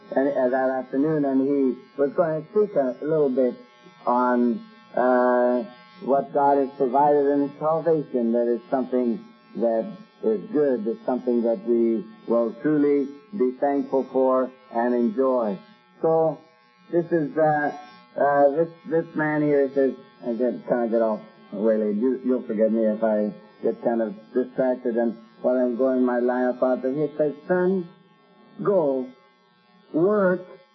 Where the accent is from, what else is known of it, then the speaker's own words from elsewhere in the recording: Canada; born there; also born or lived in Venezuela; I'm not a Venezuelan. I was born in Canada.